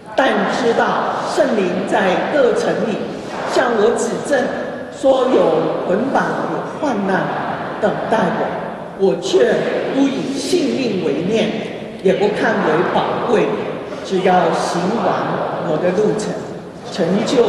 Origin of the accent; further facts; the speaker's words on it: Guangdong, China; Chinese is a second language; 第一，我是广东人，我的普通话是马马虎虎，希望你听得懂。